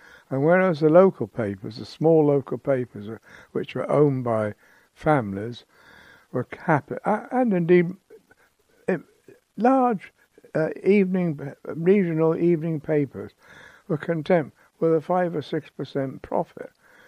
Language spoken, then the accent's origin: English; Bath, South West England, United Kingdom; I mean, I said, well, you know, I come from Bath.